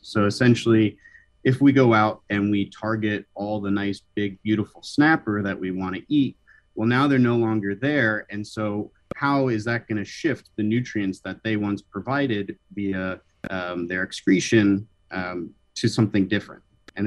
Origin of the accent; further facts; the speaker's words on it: Northeast, United States; Yeah, I grew up landlocked in the Northeast